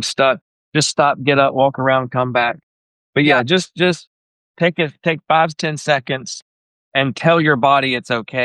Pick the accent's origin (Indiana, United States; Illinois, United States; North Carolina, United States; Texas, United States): North Carolina, United States; Well, no, we're from the Tar Heel State. Tar Heel State.